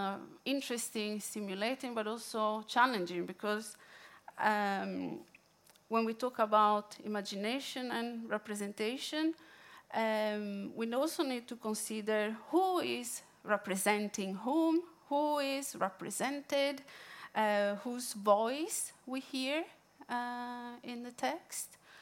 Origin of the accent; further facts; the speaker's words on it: Italy; moved away; I am an immigrant myself. I've been here for 5 years, and I am from Italy